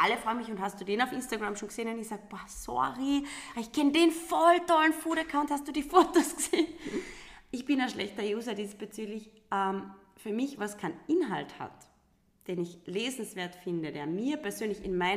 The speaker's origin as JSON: {"language": "German", "region": "Salzburg", "country": "Austria", "tie": "born there", "said": "Klassische, bin eine gebürtige Lungauerin."}